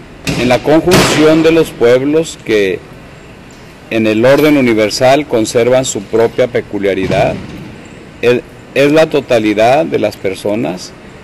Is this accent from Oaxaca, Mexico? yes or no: no; Chihuahua, Mexico; como a mí, que soy de Chihuahua, ¿verdad?